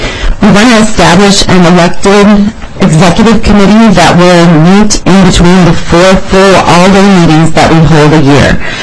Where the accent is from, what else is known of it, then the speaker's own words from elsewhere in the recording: Willmar, Minnesota, United States; I am from Wilmer, Minnesota